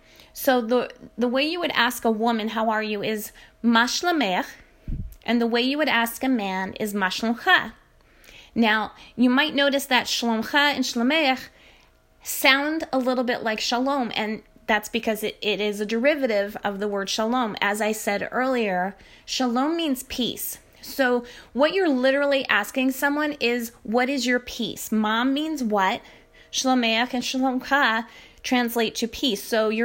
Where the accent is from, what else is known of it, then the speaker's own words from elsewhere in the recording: United States; accent: New York; I am not from Israel, so my Hebrew tends to get tempered a little bit with my New York accent and my New England accent, so bear with me.